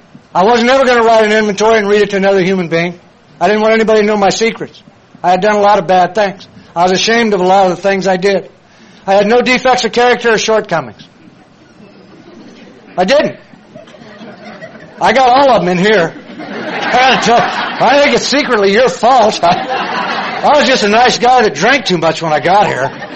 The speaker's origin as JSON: {"language": "English", "town": "Danville", "region": "Illinois", "country": "United States", "tie": "born there", "said": "I was born in Danville, Illinois, into a good family."}